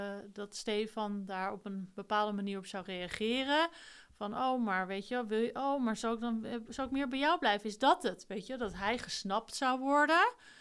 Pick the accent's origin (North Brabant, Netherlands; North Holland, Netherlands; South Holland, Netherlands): North Holland, Netherlands; Amsterdam; Ik kom uit Amsterdam